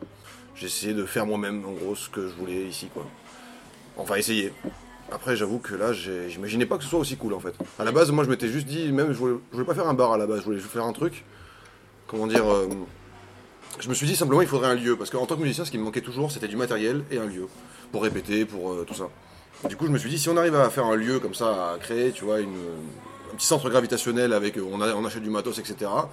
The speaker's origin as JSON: {"language": "French", "town": "Avignon", "region": "Provence-Alpes-Côte d'Azur", "country": "France", "said": "On est d'Avignon, plus ou moins."}